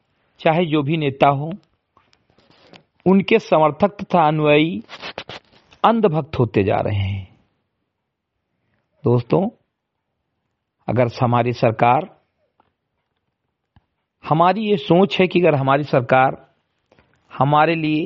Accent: Bahraich, Uttar Pradesh, India; ग्राम सभा समिति गठई विकासखंड मीनपुरवा जनपद बहराइच का मूल निवासी हूं

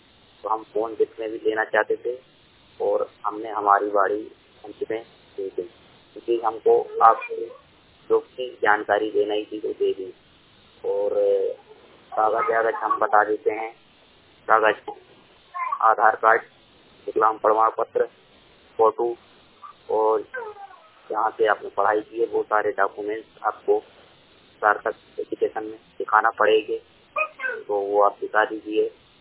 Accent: Bhopal, Madhya Pradesh, India; मैं भोपाल जिले का निवासी हूँ।

